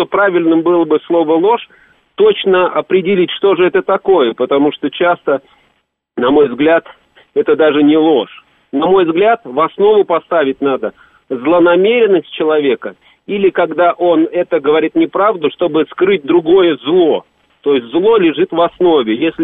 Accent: Balashikha, Moscow Oblast, Russia; я из Балашихи.

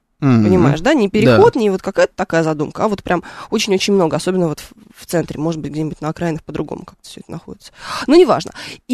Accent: Moscow, Russia; Да, я из Москвы приехала.

